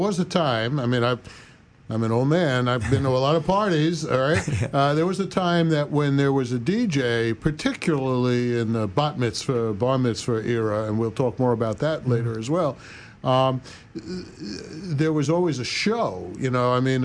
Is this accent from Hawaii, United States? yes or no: no; New York, United States; because I come from Long Island